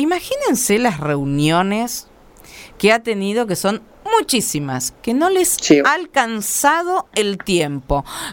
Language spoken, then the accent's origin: Spanish; Argentina; un profundo orgullo como argentina y a nivel nacional e internacional